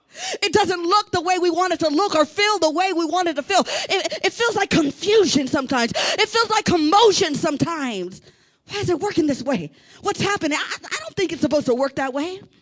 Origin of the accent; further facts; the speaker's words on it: San Diego, California, United States; And I'm from San Diego, so we got some big mountains out there.